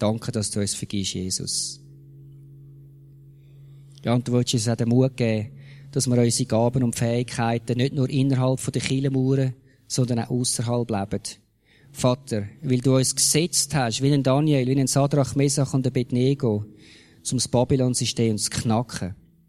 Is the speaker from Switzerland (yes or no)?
yes; Zurich, Switzerland; ich bin im Kanton Zürich aufgewachsen und das hat für die Jugendlichen nichts gehabt in Zürich.